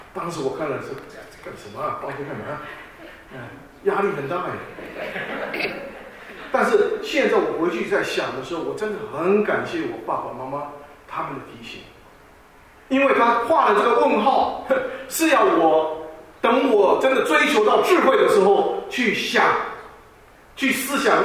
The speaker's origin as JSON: {"language": "Chinese", "country": "Taiwan", "moved": "yes", "lives_now": "United States", "said": "1977年，我们从台湾移民来到美国的时候"}